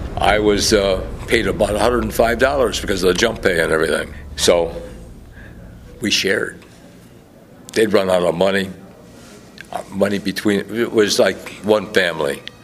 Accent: Detroit, Michigan, United States; My mother comes from Toronto. My dad's from Detroit. I was born and raised in Detroit. But I'm half.

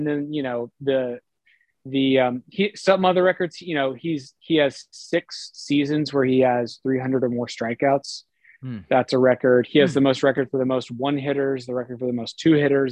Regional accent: Houston, Texas, United States; So I was born in 1984 or so, was not really, and I was born and raised in Houston.

